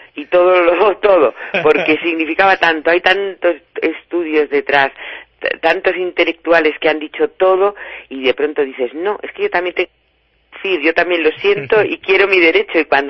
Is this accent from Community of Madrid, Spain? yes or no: yes; Madrid, Community of Madrid, Spain; pero es que somos madrileños